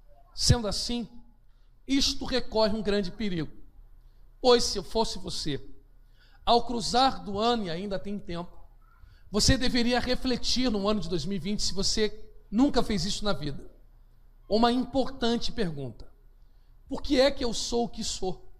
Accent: Brazil; born there; Como nasci no Brasil, penso, me visto e me comporto e tenho um comportamento brasileiro.

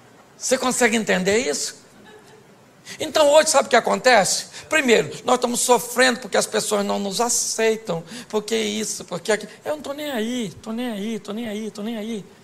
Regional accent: Rio de Janeiro, Brazil; É só porque eu sou carioca e flamenguista, né?

